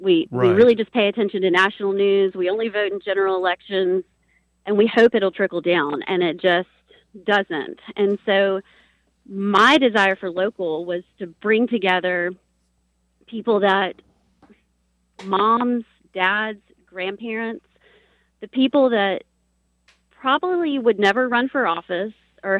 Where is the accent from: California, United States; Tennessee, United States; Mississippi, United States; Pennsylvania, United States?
Tennessee, United States; Knoxville; Well, actually, I grew up in Knoxville, Tennessee, and was involved in kind of the political arena in Tennessee when growing up there and in college.